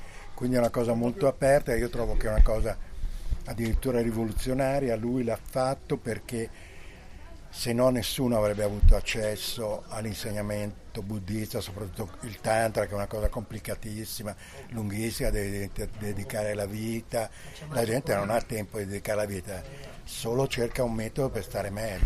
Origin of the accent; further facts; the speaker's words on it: Milan, Lombardy, Italy; now in Albagnano, Italy; Brera purtroppo non esiste più, Mi spiace perché io sono cresciuto a Brera, purtroppo quella Brera lì, ciao.